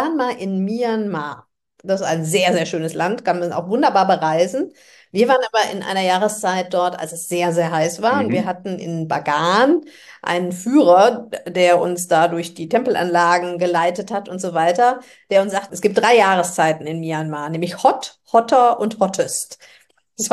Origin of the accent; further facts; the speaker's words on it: Germany; Und wir als Deutsche.